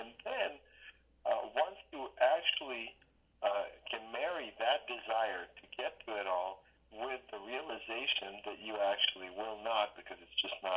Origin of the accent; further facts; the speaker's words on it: Belgrade, Serbia; I'm from Serbia originally. I was born in Belgrade in 1972.